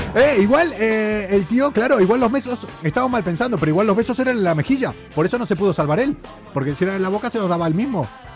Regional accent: Cuenca, Castilla-La Mancha, Spain; Porque soy de Cuenca.

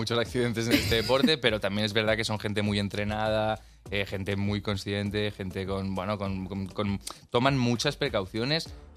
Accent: Barcelona, Catalonia, Spain; yo soy de Barcelona

